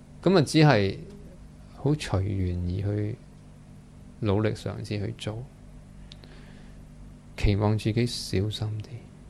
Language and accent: Cantonese; Hong Kong; 那你我们香港人以为，我们人以为你开心不开心